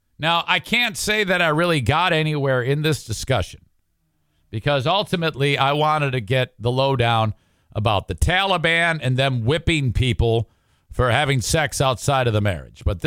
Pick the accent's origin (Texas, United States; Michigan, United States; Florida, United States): Michigan, United States; I'm from Michigan, United States.